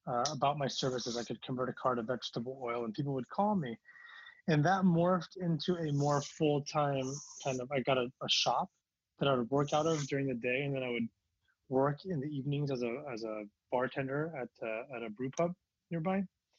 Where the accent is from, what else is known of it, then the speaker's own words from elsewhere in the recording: Beaverton, Oregon, United States; So I grew up in Beaverton, just a suburb of Portland.